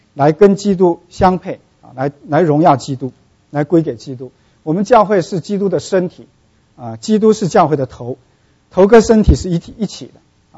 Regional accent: southern China, China; now in United States; 因为我们是南方人，那个地方很潮湿，从来不用蒸汽的，这个湿气机的。其实我长大也从来没听说过有湿气机这么一回事啊。

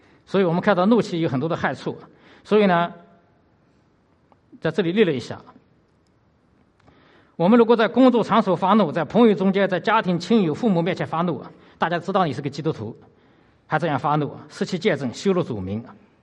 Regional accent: Zhejiang, China; 这个我老家是浙江，我是从浙江来的

